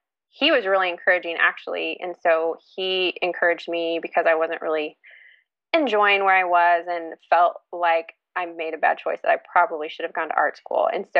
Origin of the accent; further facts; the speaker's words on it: Lawrence, Kansas, United States; So I grew up in Lawrence, Kansas, which is a college town in the middle of the United States.